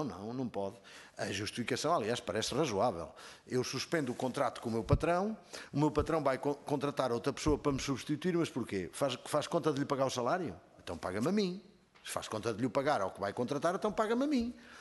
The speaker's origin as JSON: {"language": "Portuguese", "region": "Viseu", "country": "Portugal", "said": "porque sou do distrito de Viseu, falo mais de Mortágua porque é do meu distrito"}